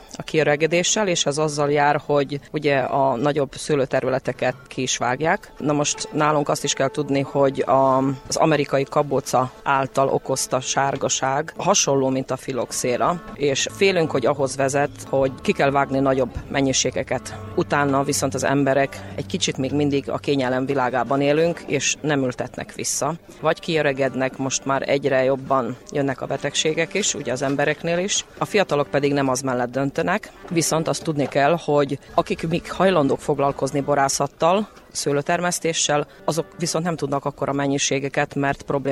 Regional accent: Mura, Slovenia; szlovéniai Muravidékről jöttünk

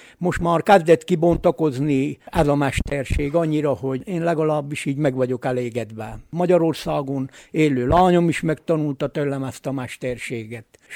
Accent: Szentivánlaborfalva, Covasna, Romania; Szent Iván Laborfalvi. Itt is születtem, jelen pillanatban is itt tevékenykedek

